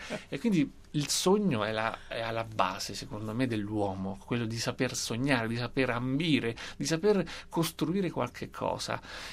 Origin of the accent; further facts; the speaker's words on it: Umbria, Italy; io sono umbro